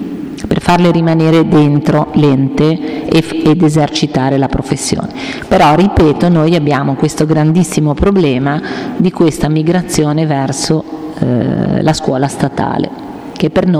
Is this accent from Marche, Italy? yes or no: no; Genoa, Liguria, Italy; io sono del Ponente, ci tengo a dirlo, da Cornigliano un po' siamo figli di nessuno